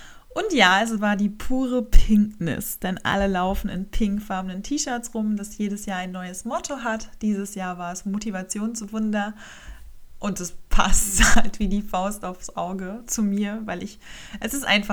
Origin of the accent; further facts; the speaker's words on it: Rostock, Mecklenburg-Vorpommern, Germany; schon seitdem ich aus Rostock weggegangen bin in Rostock und jetzt bin ich ja wieder zurückgezogen in meine Heimatstadt